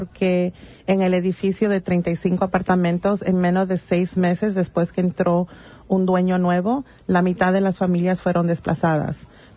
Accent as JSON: {"language": "Spanish", "country": "United States", "tie": "born or raised there", "also_born_or_lived": "Peru", "said": "Vine de bebita, entonces toda mi vida he vivido en los Estados Unidos."}